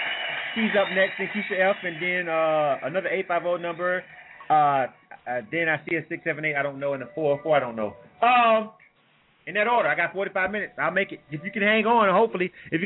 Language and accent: English; the South, United States; I grew up listening to that shit. I'm from the South.